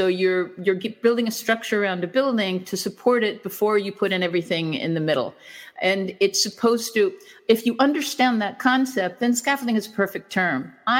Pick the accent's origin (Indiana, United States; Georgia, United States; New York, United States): New York, United States; New York City; also born or lived in New Mexico; now in Spain; I'm from New York City. I became a teacher in New Mexico. In New Mexico, it was very important to speak Spanish. So I came to Spain, which thinking, oh, I'll just be here for a couple of months, learn Spanish and go back. And I'm here more than 20 years later.